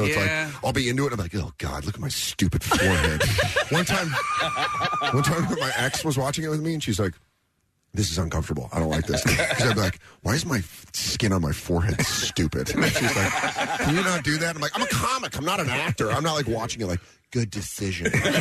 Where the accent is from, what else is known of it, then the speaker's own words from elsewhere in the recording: Denver, Colorado, United States; also born or lived in Tucson; now in Queens, United States; Yeah, I moved from Denver, and I went to school in Tucson in Arizona, and then I moved.